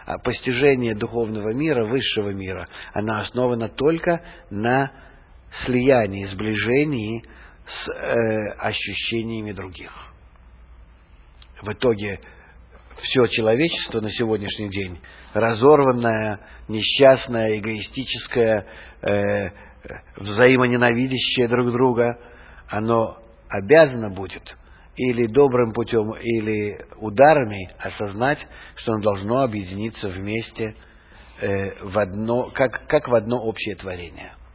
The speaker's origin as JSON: {"language": "Russian", "region": "Saint Petersburg", "country": "Russia", "tie": "born or raised there", "moved": "as an adult", "said": "Я вырос в Ленинграде, и воспитался, и получил образование. Я уехал уже 28-летним человеком оттуда, уже, так сказать, сформировавшимся."}